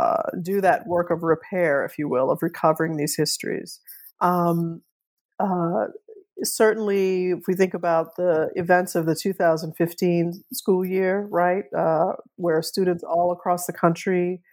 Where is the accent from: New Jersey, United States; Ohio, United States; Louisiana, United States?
Louisiana, United States; New Orleans; born or raised there